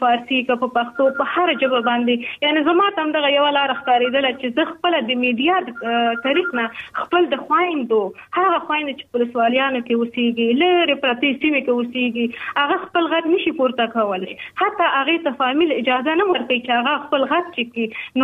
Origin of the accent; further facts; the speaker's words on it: Afghanistan; now in Pakistan; پاکستان کې د افغان مهاجر په حیث باندې واقعتا موږ هم ډېر ستونزو سره مخامخ شوي یو موږ هم په مهاجرت کې لوی شوي یو په جهاد کې لوی شوي یو